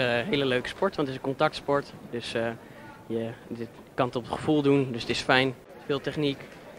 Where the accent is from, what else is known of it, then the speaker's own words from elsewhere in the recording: Haarlem, North Holland, Netherlands; ik ben 16 jaar en ik kom uit Haarlem.